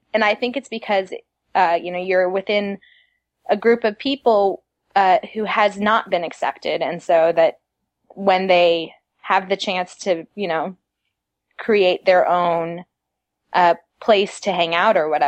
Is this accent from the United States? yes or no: no; Madrid, Community of Madrid, Spain; to continue to stay Mormon is because of the foundation I had in the church as a child, because I grew up in Madrid.